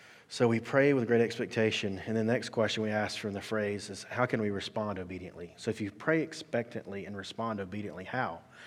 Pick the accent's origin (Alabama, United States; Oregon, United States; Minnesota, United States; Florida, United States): Alabama, United States; I grew up in South Alabama. I grew up in a small town that I don't even really tell people about. I grew up in a town that there was more livestock than people, and that's not a joke.